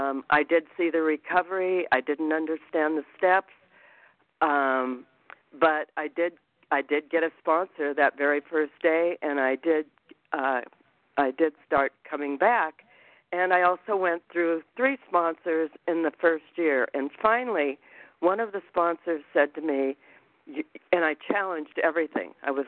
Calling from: Anthem, Arizona, United States; I'm calling from Anthem, Arizona.

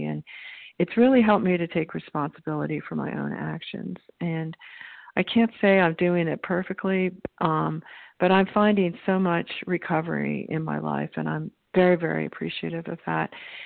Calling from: New Mexico, United States; I'm calling from New Mexico.

